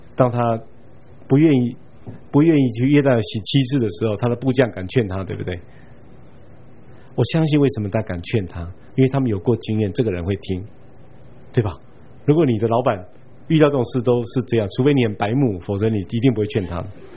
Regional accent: Taiwan; 可能认出我们是台湾来的。

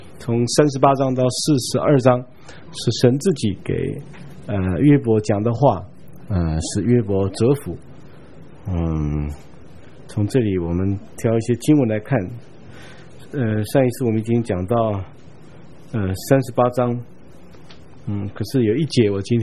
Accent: Taiwan; 可是就是我们台湾人也说要有这些地理

